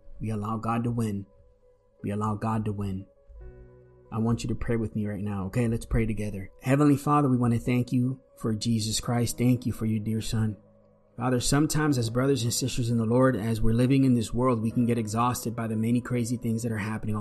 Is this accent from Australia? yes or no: no; Puerto Rico; I grew up in Puerto Rico and we had farms